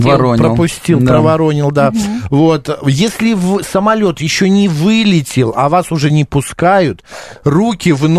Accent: Russia; Я говорю: «Вы, потому что мы из России».

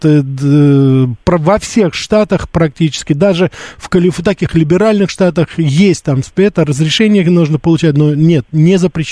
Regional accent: Russia; узнавая, что я журналист из России

